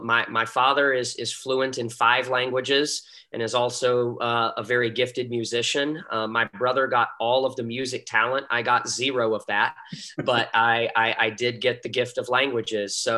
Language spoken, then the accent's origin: English; North Carolina, United States; Well, I grew up in North Carolina, and although we do have a professional franchise there, I'm not an NBA fan.